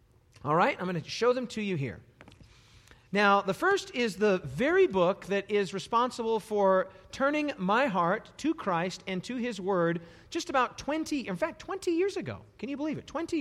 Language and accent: English; Rapid City, South Dakota, United States; It had been given to me in a vegetarian restaurant in my hometown of Rapid City, South Dakota.